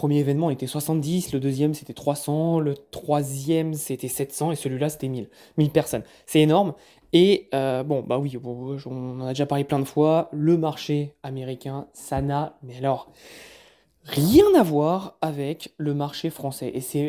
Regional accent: France; ils savent que je suis français, donc mon accent, ça se reconnaît.

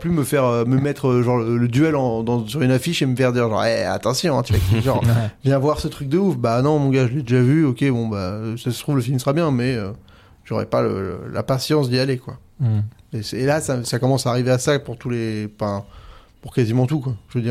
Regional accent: France; accent: French; moi je parle avec mon accent franchouillard, je l'assume.

